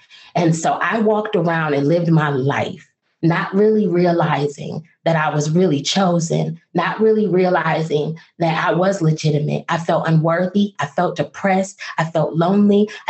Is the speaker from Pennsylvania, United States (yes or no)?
no; Toledo, Ohio, United States; also born or lived in Washington, D.C.; At the time I was living in Washington, D.C. I am from Toledo, Ohio. I gave them my childhood address.